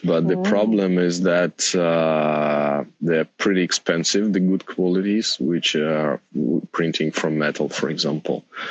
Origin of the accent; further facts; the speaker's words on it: Krasnodar, Krasnodar Krai, Russia; English is a second language; and me, I'm from Krasnodar.